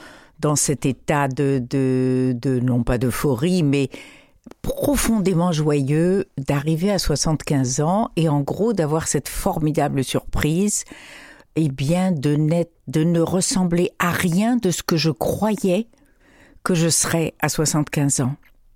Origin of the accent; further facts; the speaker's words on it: Morocco; quand j'étais enfant au Maroc, et même pas enfant